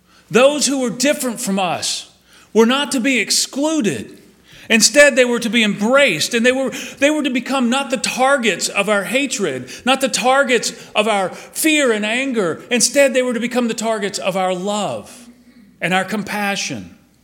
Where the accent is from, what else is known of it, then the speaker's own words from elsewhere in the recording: Texas, United States; We're from Texas, right? Real men don't cry.